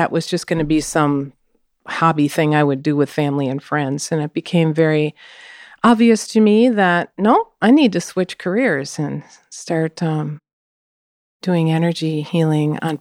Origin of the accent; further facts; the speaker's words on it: Edina, Minnesota, United States; Well, let's see. I grew up here in Minnesota.